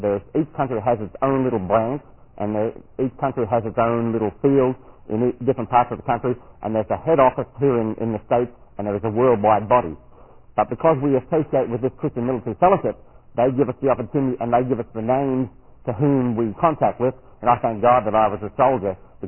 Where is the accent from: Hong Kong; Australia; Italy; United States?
Australia; I was presenting myself as an Australian. I served in Vietnam.